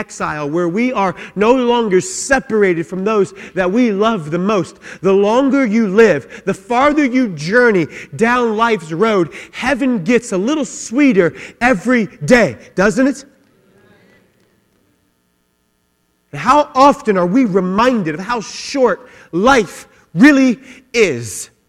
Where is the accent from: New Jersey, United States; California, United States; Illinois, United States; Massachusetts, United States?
California, United States; Long Beach; I'm from Long Beach, we say that positively, right?